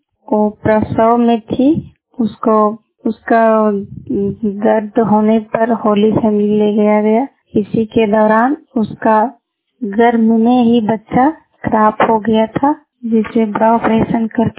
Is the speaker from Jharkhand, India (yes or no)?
yes; Murkumnai, Jharkhand, India; मेरा गांव मुरकुमनाई है। मेरा पंचायत मुरकुमनाई, प्रखंड वरकच्चा, जिला कोडरमा।